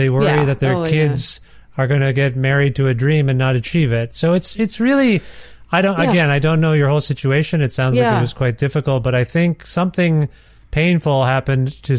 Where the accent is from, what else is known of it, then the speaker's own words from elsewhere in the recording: Canada; Most of the East Indian kids where I grew up in Canada